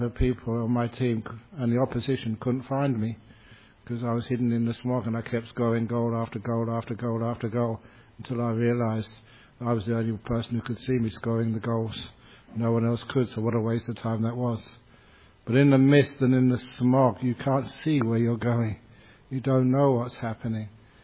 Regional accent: London, United Kingdom; where I grew up over in London.

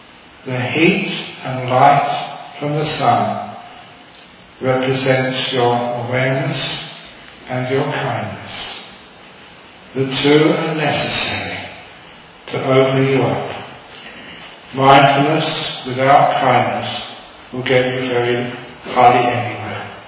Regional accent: London, United Kingdom; I always remember, because I grew up in London, poor family, spent a lot of my time playing soccer in the streets.

